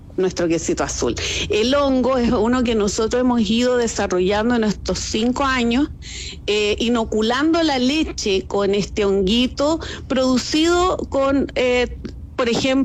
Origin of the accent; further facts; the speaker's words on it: Chile; also born or lived in Calama; A los 17 años, por buscar oportunidades, tuve que salir de mi pueblo, irme de mi ciudad, porque acá en esa época no había tampoco dónde estudiar